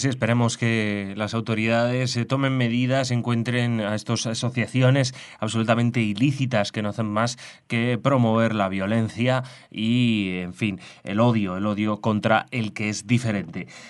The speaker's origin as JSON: {"language": "Spanish", "country": "Spain", "said": "te hablo como español"}